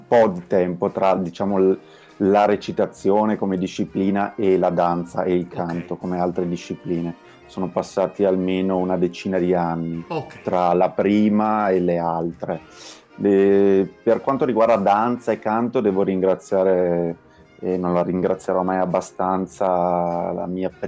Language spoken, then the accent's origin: Italian; Verona, Veneto, Italy; born there; mi ha portato per la prima volta nella mia città natale, a Verona